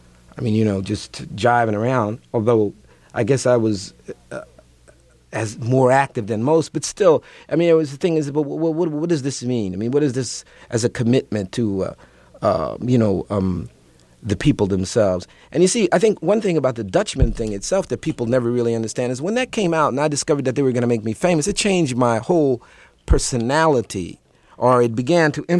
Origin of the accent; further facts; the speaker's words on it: Newark, New Jersey, United States; also born or lived in New York; Yeah, I mean, I was born in Newark. I left, you know, like you said, to go away to college. But I came back to Newark because I knew that that was where I began